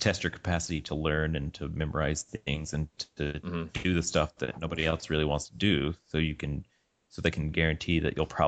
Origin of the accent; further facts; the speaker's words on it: Alabama, United States; I'm from Alabama and here I am in Iowa.